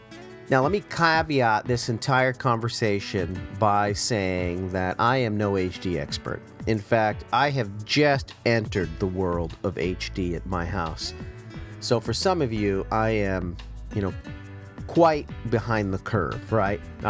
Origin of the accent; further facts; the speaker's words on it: Massachusetts, United States; now in San Jose, United States; Yeah, I'm out here in the California, the San Jose Bay Area. And I grew up in Massachusetts, as you know. And I'm a big Boston sports fan.